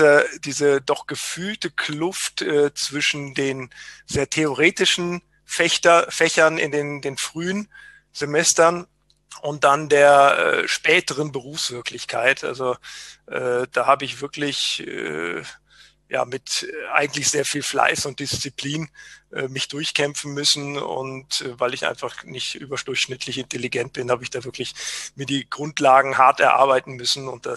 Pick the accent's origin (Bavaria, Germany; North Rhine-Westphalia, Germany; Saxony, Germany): North Rhine-Westphalia, Germany; Bonn; bin auch Mitte 40. Vielleicht fange ich vorne an. Die ersten 3 Jahrzehnte meines Lebens habe ich im Rheinland gewohnt oder meinen Wohnort gehabt. Ich bin in Bonn geboren, habe in Aachen studiert und dann die ersten Jahre als Bauingenieur in Düsseldorf gearbeitet in einem Planungsbüro.